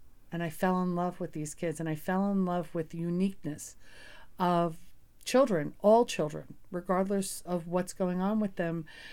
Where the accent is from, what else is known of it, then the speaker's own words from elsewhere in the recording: New York City, New York, United States; also born or lived in Long Island; Well, I'm originally from New York City, Queens, raised, lived on Long Island for a little bit.